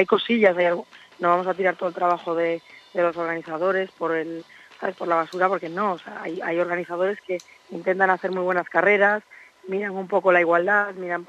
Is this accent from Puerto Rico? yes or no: no; Spain; que yo soy de España, que yo no soy de aquí